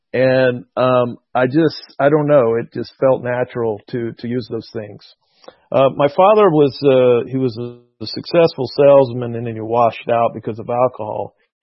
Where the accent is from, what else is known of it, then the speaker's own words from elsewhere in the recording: Atlanta, Georgia, United States; also born or lived in East Point / Birmingham; I was born in Atlanta. Technically, I guess it was East Point, and we moved to Birmingham, and we came back to Atlanta. I also have family in California, but Atlanta is where I grew up. I grew up on the south side of town